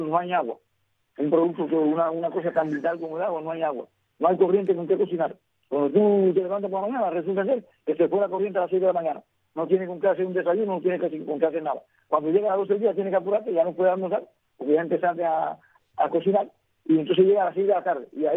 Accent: Cuba

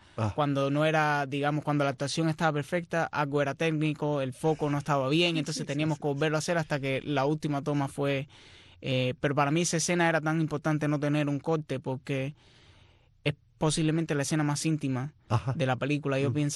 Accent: Cuba; moved away as an adult; now in New York, United States; Cuando yo fui a la escuela de cine en Nueva York, cuando llegué de Cuba en el 2009

